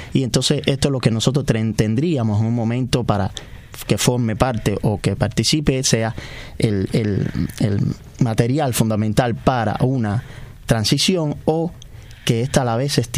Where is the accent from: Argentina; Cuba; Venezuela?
Cuba; nosotros que somos demócratas cubanos